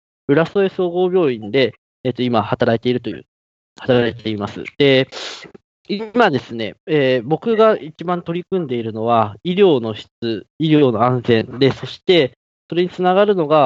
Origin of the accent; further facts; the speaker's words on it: Tokyo, Japan; 僕はですね、もともと東京生まれ東京育ちでして